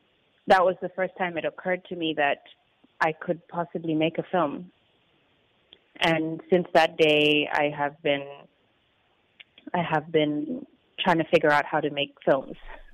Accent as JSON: {"language": "English", "region": "Nairobi", "country": "Kenya", "tie": "born or raised there", "also_born_or_lived": "South Sudan", "said": "And I'm from South Sudan. I grew up in Kenya, in Nairobi."}